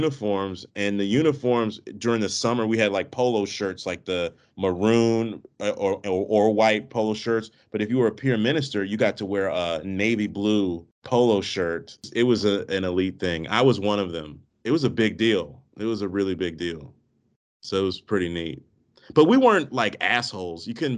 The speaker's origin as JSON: {"language": "English", "region": "Maryland", "country": "United States", "tie": "born or raised there", "said": "I grew up in the Maryland, D.C. area. It's metropolitan in a lot of ways."}